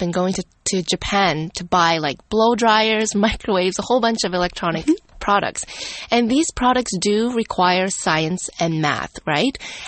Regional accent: Canada; Okay, so I'm Canadian, which means I come from Canada

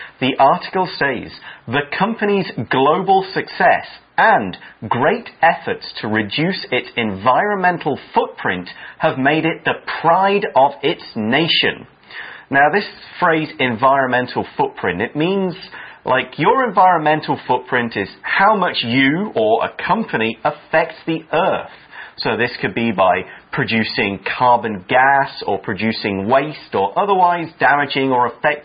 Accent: United Kingdom; I mean, I'm British, we love tea.

